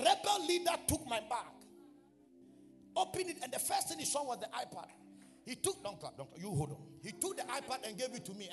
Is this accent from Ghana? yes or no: yes; Asamankese, Eastern Region, Ghana; born there; I am coming from Asamankase. Oh, if you have read the history of this church, you would have understood it when I said I was born in Asamankase.